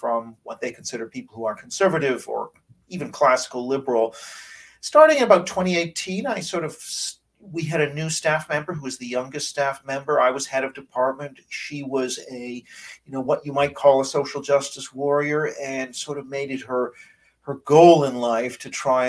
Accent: Vancouver, British Columbia, Canada; also born or lived in Tokyo; now in London, United Kingdom; So I've spent eight early years of my life in Tokyo. And then I grew up in Vancouver and then have been in London for over 25 years now as an academic.

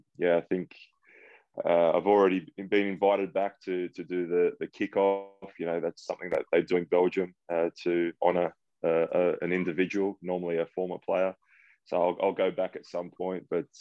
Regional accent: St Clair, New South Wales, Australia; I grew up in Western Sydney in St. Clair. It's a big rugby league.

